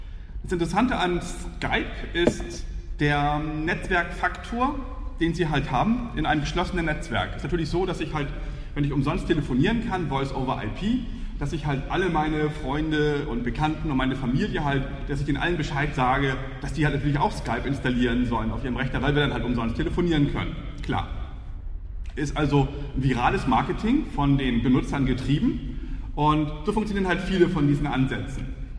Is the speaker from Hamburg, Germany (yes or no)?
yes; Hamburg, Germany; Ich komme aus Hamburg.